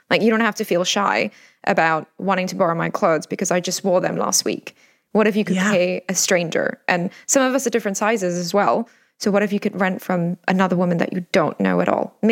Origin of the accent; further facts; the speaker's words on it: Singapore; I grew up in Singapore, where one of our national hobbies is shopping and the other is eating.